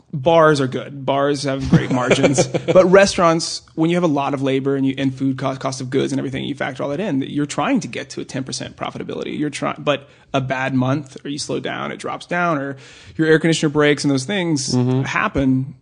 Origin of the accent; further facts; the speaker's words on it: Oklahoma, United States; I'm from Oklahoma. That's what we do.